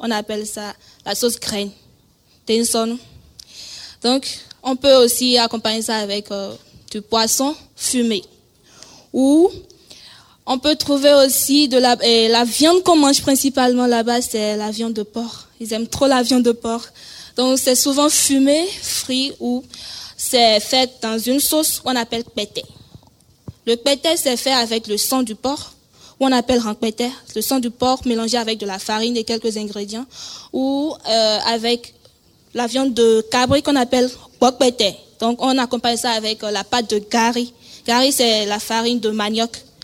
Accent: Porto-Novo, Ouémé, Benin; now in France; j'ai 20 ans. Je suis béninoise, originaire de Porto Novo.

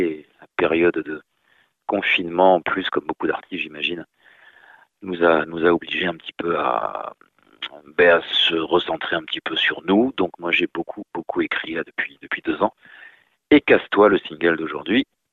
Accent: Paris, Île-de-France, France; born there; now in Béziers, France; je vis à Béziers aujourd'hui, mais je suis parisien de naissance.

